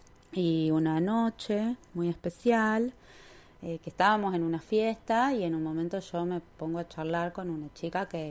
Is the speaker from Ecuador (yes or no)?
no; Tucumán, Argentina; Yo soy de Tucumán. Soy docente de historia, trabajo en escuelas públicas. Actualmente tengo 37 años